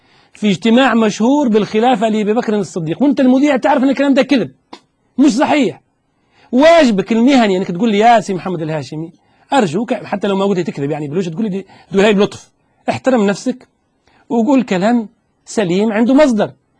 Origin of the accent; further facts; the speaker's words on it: Tunisia; أنت الآن لما شوف أهلي في تونس، أنا تونسي، لما التوانسة يسمعوا كلامك